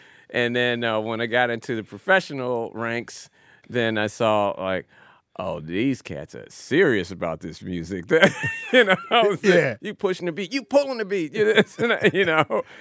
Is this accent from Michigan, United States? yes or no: no; Philadelphia, Pennsylvania, United States; Growing up in Philly playing music was a wonderful experience, and it taught me so much